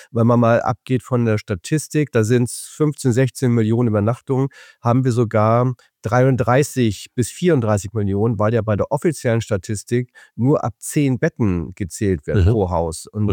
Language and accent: German; Cuxhaven, Lower Saxony, Germany; also born or lived in Kiel / United States; Ich bin zwar Kieler Sprotte, aber ich bin in Cuxhaven aufgewachsen. Ich fühle mich als Cuxhavener. Mhm, ich bin zwar im Leben 19 Mal umgezogen, war auch lange in den USA, auch in anderen Städten in Deutschland Geschäftsführer, aber ich bin jetzt wieder sozusagen zurückgekommen.